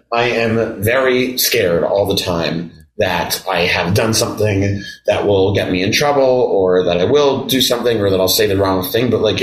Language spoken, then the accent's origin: English; United States; sometimes I will find myself being more American